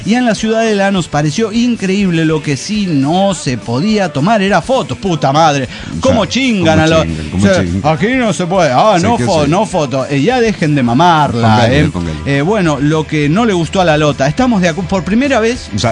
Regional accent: Irapuato, Guanajuato, Mexico; also born or lived in Guadalajara; now in Querétaro, Mexico; México. Me registraron en Durango. Crecí en Irapuato. O Guanajuato, ajá, y ahora vivo en Querétaro.

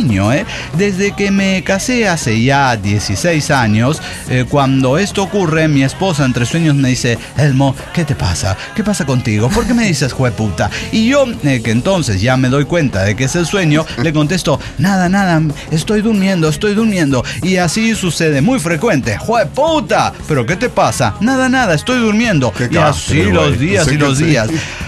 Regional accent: Venezuela; now in Colombia; me vine a Colombia hace 10 años, pero salí de Venezuela por persecución política

